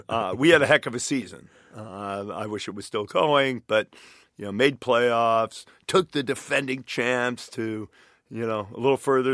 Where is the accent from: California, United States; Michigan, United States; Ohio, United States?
Michigan, United States; Detroit; also born or lived in Boston / Seattle; That was kind of a weird notion to me growing up in Detroit, living in Boston and in Seattle.